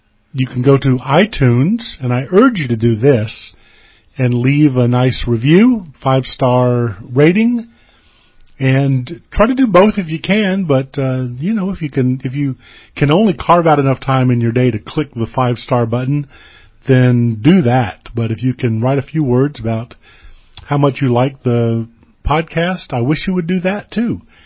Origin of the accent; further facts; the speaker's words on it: South Carolina, United States; born there; she was born in North Carolina and I was born in South Carolina